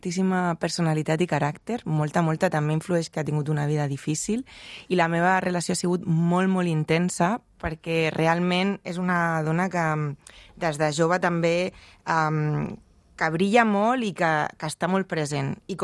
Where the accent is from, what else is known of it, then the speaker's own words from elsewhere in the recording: Murcia, Region of Murcia, Spain; i era a Múrcia, jo sóc de Múrcia, no hi havia ni els estudis que ella volia ni tenia els diners per fer-ho